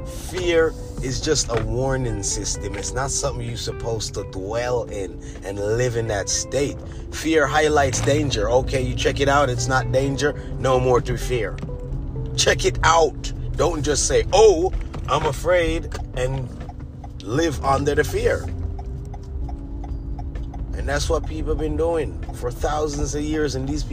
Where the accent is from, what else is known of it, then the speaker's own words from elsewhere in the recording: Jamaica; now in United States; because I grew up in Jamaica.